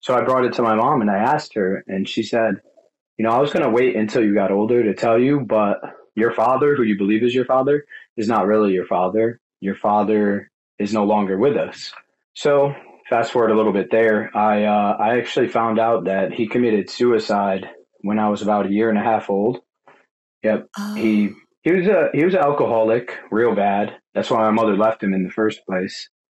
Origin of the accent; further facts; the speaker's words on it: Connecticut, United States; So I'm from Connecticut. Growing up, we lived, I would say, lower middle class.